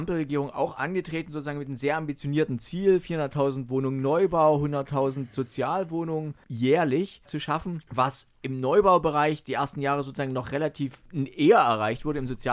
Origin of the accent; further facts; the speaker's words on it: Zittau, Saxony, Germany; born there; ich bin ja gebürtig aus Zittau